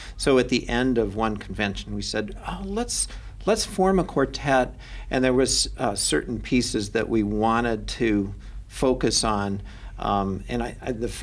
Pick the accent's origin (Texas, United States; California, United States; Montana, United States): Montana, United States; I grew up in Montana, and I studied also at Oberlin and Stony Brook